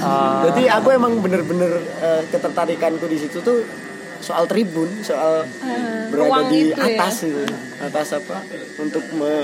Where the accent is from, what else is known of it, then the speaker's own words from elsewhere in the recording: Special Region of Yogyakarta, Indonesia; di daerah gue dulu kan daerah pojok nih paling sudut antara perbatasan Bantul sama Kulon Progo.